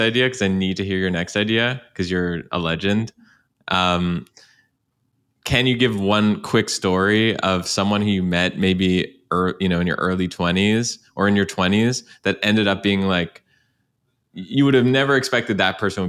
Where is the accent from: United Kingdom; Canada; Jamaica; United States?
Canada; I'm from Canada.